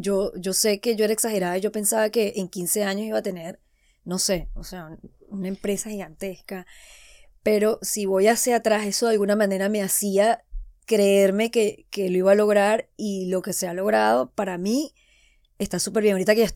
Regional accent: Venezuela; como yo soy venezolana, impulsaba mucho el tequeño porque era donde había más la necesidad.

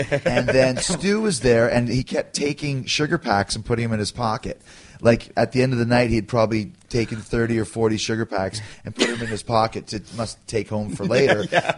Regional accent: Calgary, Alberta, Canada; I came from Calgary, so therefore I'm one of the – I'm a Calgary kid

